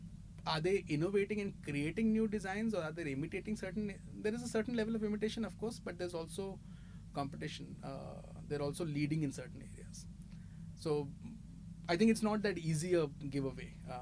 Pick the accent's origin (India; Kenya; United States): India; As an Indian, if I was in the policymaker's shoe